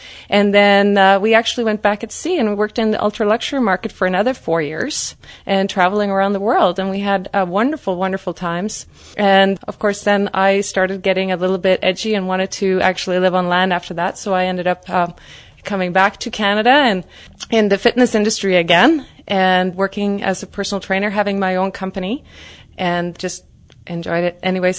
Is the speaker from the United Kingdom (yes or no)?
no; Norway; I was brought up in Norway in the great outdoors, 60 degrees north.